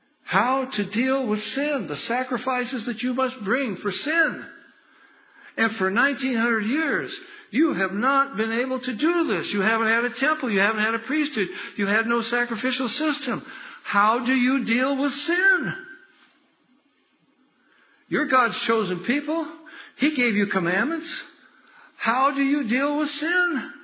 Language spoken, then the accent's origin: English; Oregon, United States; I come from Oregon. They got that sacred owl up there.